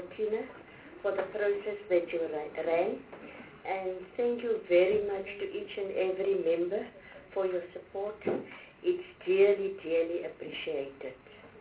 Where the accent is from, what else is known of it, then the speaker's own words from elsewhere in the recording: Northern Cape, South Africa; I hail from the Northern Cape